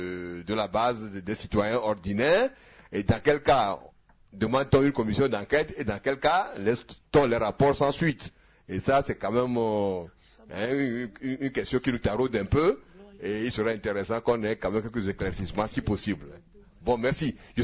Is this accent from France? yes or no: no; Togo; comme je suis togolais, ça m'intéresse, cela m'intéresse.